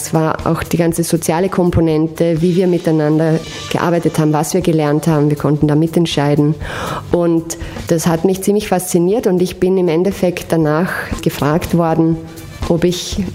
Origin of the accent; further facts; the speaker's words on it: Vienna, Austria; Ja, ich komme aus Gersthof, aus Wien.